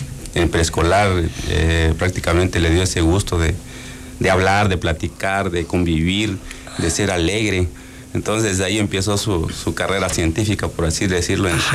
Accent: San Cristóbal de las Casas, Chiapas, Mexico; Siempre en San Cristóbal. Sí, yo nací ahí en San Cristóbal de las Casas. Mis papás son originarios de Huistán.

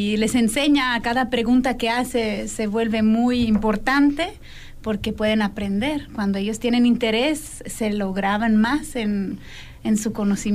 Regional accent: Switzerland; Ahí nací, en Suiza, exactamente.

